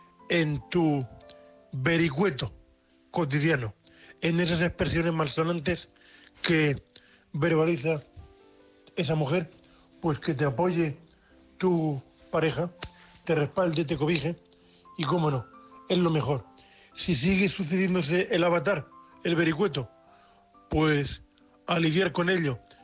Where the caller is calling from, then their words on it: Murcia, Region of Murcia, Spain; de Murcia, vuestro amigo invidente.